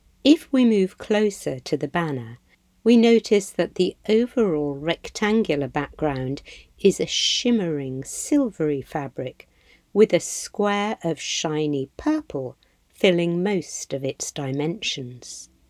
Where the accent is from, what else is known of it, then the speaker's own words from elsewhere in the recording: Cleethorpes, Yorkshire and the Humber, United Kingdom; I feel a sense of pride living in the north. My family are from Hartlepool, and I grew up in Cleethorpes, next door to Grimsby, a town that's been the butt of many jokes over the years.